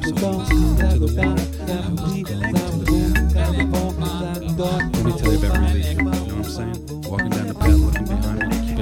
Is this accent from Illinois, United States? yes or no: no; Brooklyn, New York, United States; I'm like, I'm from Brooklyn. I'm not from a bear.